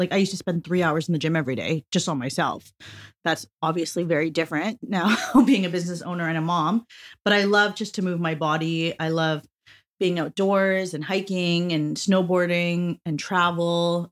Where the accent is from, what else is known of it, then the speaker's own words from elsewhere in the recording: British Columbia, Canada; also born or lived in Egypt; I immigrated to Canada when I was only 2 months old, and I grew up just outside of Vancouver with my parents